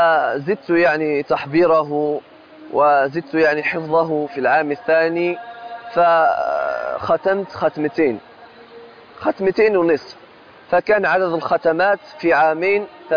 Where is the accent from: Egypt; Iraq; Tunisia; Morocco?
Morocco; عندنا في المغرب